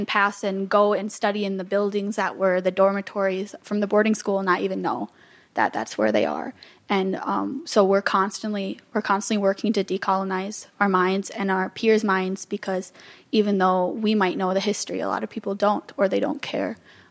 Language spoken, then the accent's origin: English; Pequot Lakes, Minnesota, United States; I'm from Pequot Lakes. I am from the Bear Clan of the Anishinaabe. And I'm from a town that, even though I grew up visiting my relatives on the reservation in Boys Fort, I grew up in a town that was 98% Caucasian